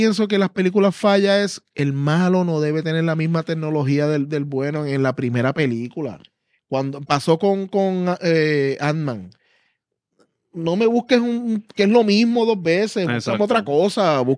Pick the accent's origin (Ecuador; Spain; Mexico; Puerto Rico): Puerto Rico; uno como puertorriqueño sabe dónde están las partes de Puerto Rico